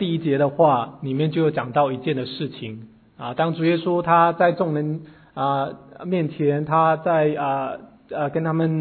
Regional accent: China; 所以当我们中国人要两个人要来交通的时候，他们会说我们要来见面

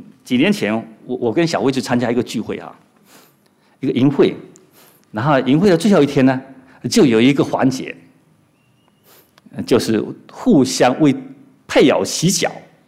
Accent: China; 我们从中国过来，我们最希望自己做一个有福气的人

